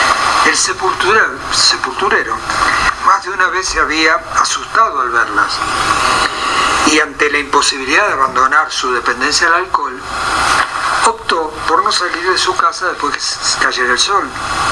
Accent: Argentina; tiene que ver con la niñez y con lo pueblerino y tiene que ver con la pampa, porque soy argentino.

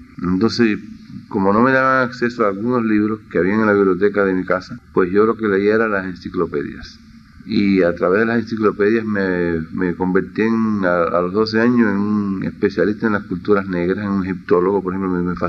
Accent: Havana, Cuba; Yo nací el 28 de enero de 1940 en la ciudad de La Habana y no nací en El Vedado, aunque soy del Vedado, nací en una clínica en el cerro.

